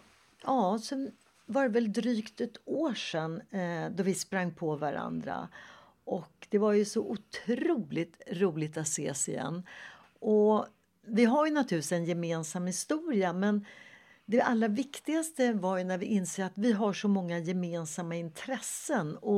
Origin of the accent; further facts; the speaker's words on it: Sweden; Jag har ju varit hemma i Sverige och vädret, ja, men det har ju varit varierande.